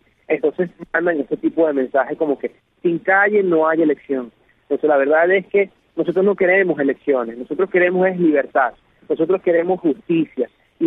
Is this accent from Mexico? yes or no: no; Venezuela; Mire, yo como venezolano